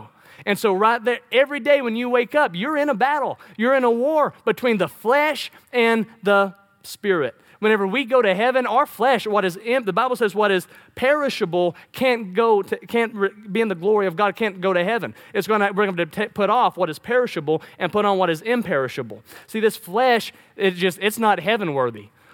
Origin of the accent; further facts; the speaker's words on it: Oklahoma, United States; Fasting, I'm from Oklahoma, and it seems like every year in school, there was some big Indian story